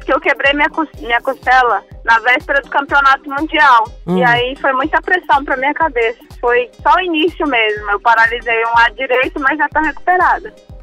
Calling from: Brasília, Federal District, Brazil; Eu falo de Brasília.

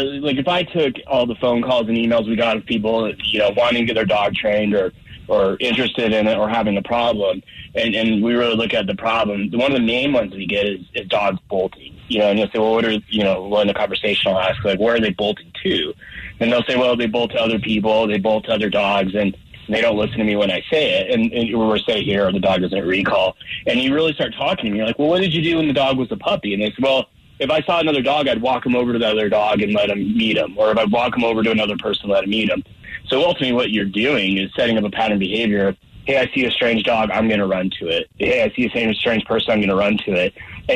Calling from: Colorado Springs, Colorado, United States; Down in Colorado Springs today.

